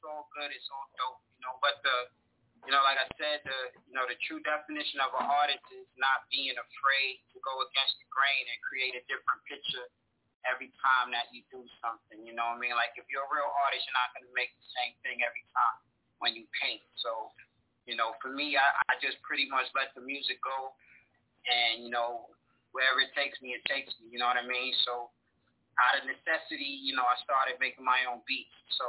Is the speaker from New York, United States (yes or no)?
yes; Brooklyn, New York, United States; I'm from Brooklyn, New York.